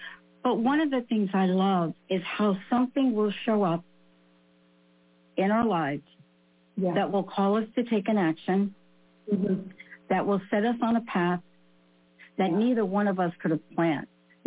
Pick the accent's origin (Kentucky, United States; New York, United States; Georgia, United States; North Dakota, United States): New York, United States; but I went to New York because I was from New York.